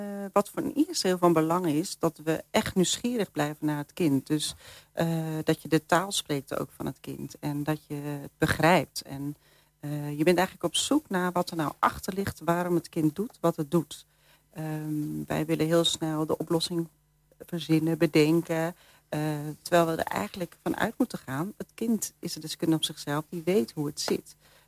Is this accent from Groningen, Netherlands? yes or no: yes; Groningen, Netherlands; born there; moved away as an adult; now in Rotterdam, Netherlands; ik ben geboren in Groningen, in een dorpje uit Huizen. En op mijn 18e ben ik naar Rotterdam verhuisd.